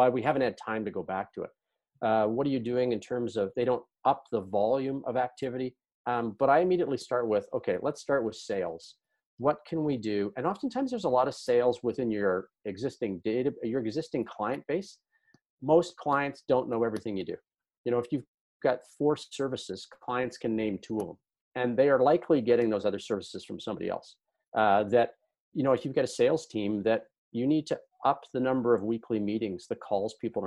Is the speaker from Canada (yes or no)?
yes; Canada; I am Canadian.